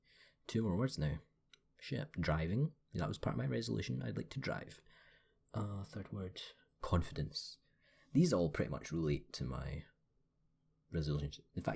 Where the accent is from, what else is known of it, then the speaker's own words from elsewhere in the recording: Scotland, United Kingdom; I'm the Scottish stereotype, right? So I ate a lot of haggis and I drank a lot of fucking whiskey. That was awful. Okay. I can talk really Scottish if I want to.